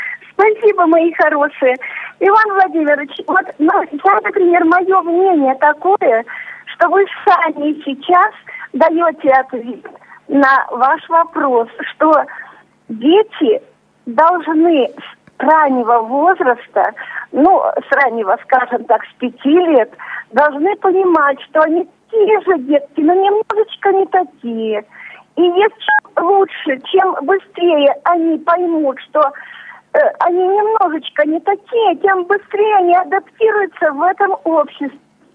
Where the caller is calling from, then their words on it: Simferopol, Crimea, Ukraine; Я звоню из Симферополя.